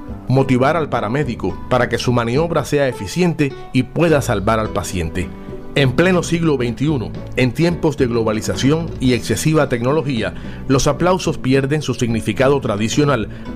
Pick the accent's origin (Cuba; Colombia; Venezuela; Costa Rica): Cuba; Así somos los cubanos.